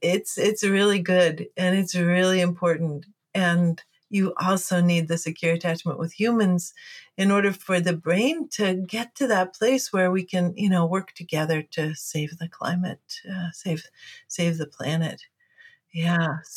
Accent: Fairbanks, Alaska, United States; Well, I grew up in Fairbanks, Alaska in the 1960s. So I grew up in the woods

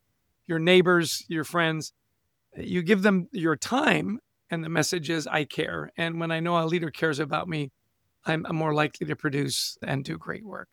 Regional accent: Vancouver, British Columbia, Canada; also born or lived in Edmonton, Canada; I was born in Edmonton, Alberta, grew up in Vancouver, British Columbia.

